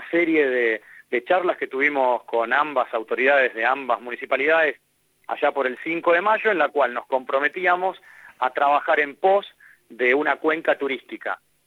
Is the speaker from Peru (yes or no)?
no; Argentina; como argentinos tenemos el deber de preservar nuestro patrimonio